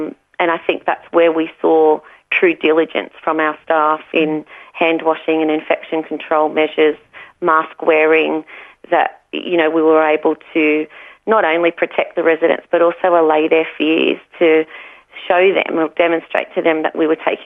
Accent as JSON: {"language": "English", "country": "Australia", "said": "each and every one of us as Australian citizens had"}